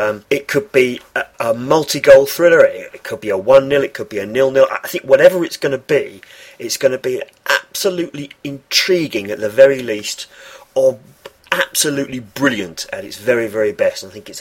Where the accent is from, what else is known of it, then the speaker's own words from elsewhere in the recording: England, United Kingdom; because as an Englishman, I feel it's in the interest of English football